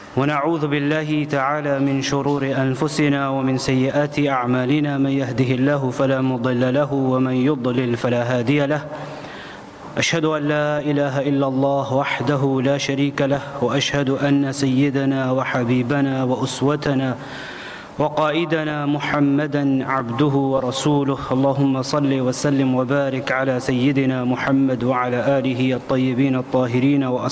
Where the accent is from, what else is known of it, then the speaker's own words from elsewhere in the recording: Leicester, East Midlands, United Kingdom; I'm from Leicester.